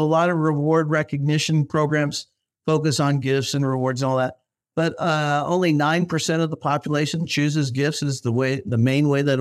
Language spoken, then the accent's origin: English; United States; I'm a Chiefs fan. I grew up outside Kansas City.